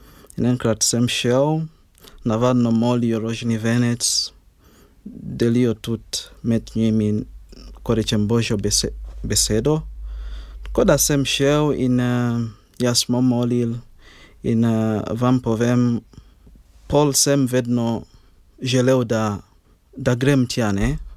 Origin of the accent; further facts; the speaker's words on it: Kampala, Uganda; Slovenian is a second language; now in Slovenia; da prihajam iz Ugande in moja družina živi v glavnem mestu, ki je Kampala. Ja, lahko rečem, da sem bil rojen v muslimanski družini.